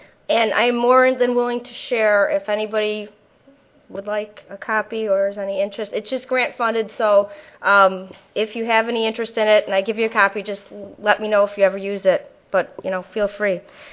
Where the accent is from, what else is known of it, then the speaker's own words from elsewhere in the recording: Chicago, Illinois, United States; And we're both from Chicago.